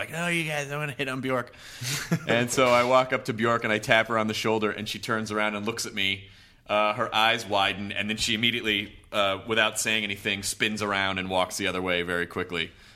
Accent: Los Angeles, California, United States; And then, so I'm American and I'm from L.A.

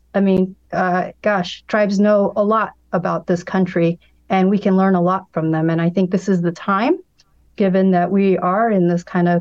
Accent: Arizona, United States; I grew up in Arizona and our connection to land, you know, goes way back before states formation.

